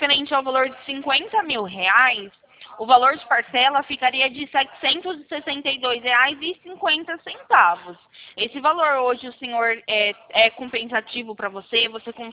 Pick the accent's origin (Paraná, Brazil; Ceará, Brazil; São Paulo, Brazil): São Paulo, Brazil; Campinas; Eu sou aqui de Campinas, do interior de São Paulo.